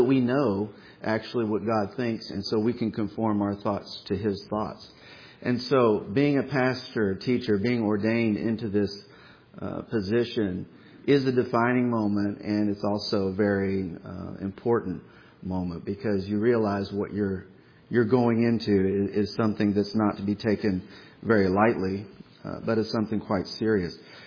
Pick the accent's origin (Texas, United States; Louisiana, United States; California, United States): Texas, United States; now in Washington, United States; I still say, when people say, well, where are you from? I say, well, I live in Washington. I'm from Texas.